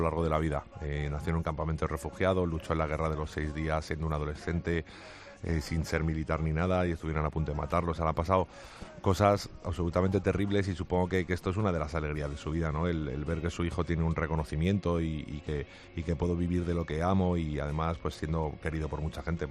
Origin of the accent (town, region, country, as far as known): Madrid, Community of Madrid, Spain